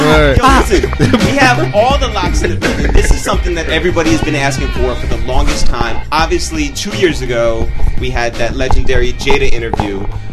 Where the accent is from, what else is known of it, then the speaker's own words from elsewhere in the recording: Harrison, New York, United States; also born or lived in White Plains; now in New York City, United States; We're originally from Harrison.